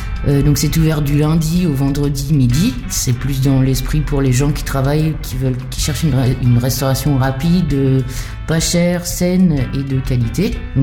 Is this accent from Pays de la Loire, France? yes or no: no; Le Havre, Normandy, France; Je suis d'origine havraise, oui. J'ai habité quartier Notre-Dame pendant de nombreuses années. Après, j'ai aussi également habité à Saint-François pendant pas mal de temps. Et là, je me suis un petit peu reculée vers la campagne pour profiter un petit peu du potager et de l'air pur.